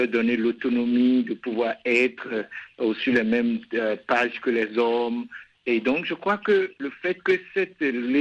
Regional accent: Benin; au rejet de l'amendement de notre constitution dans mon pays d'origine, le Bénin

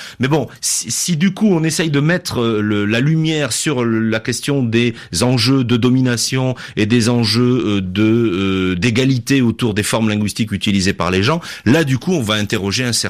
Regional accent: Marseille, Provence-Alpes-Côte d'Azur, France; l'une que je connais bien, c'est celle dont je suis issu, c'est la ville de Marseille.

